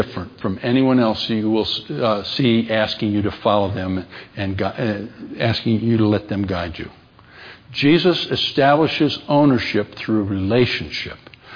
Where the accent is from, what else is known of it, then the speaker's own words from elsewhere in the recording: Colorado, United States; Yeah, I'm a pastor from Colorado.